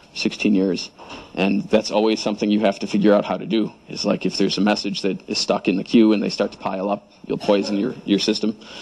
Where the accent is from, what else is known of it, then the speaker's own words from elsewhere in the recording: Chicago, Illinois, United States; I'm from Chicago originally, so there I learned to bribe people.